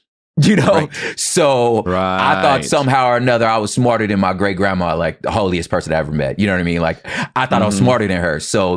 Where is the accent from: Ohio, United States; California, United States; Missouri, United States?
California, United States; And again, I'm from California, so I didn't know nothing about